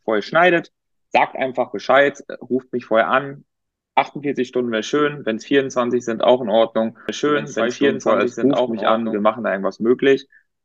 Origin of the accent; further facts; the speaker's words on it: North Rhine-Westphalia, Germany; Wir kommen alle drei aus dem Münsterland.